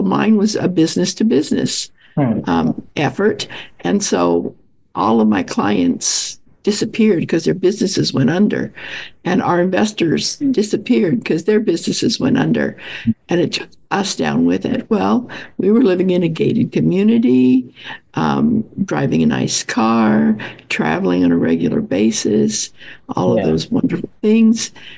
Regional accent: California, United States; And I'm from Southern California, and my husband is from upstate New York, so we're clear across the country from each other.

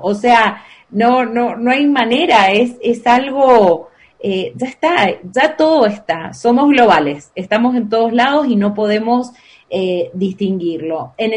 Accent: Argentina; now in Guatemala; Aunque soy argentina y tuteo bastante, en Guatemala he aprendido a tratar más de usted.

